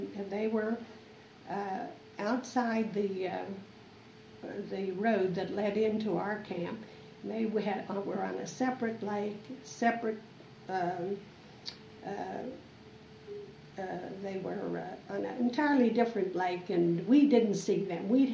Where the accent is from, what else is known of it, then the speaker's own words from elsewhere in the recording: Altoona, Pennsylvania, United States; also born or lived in Baltimore / Pittsburgh; Well, I don't remember anything about in Baltimore, but when we lived in Altoona, I went to grade school, and then when we came to Pittsburgh, I guess I did all the grade school work in Altoona.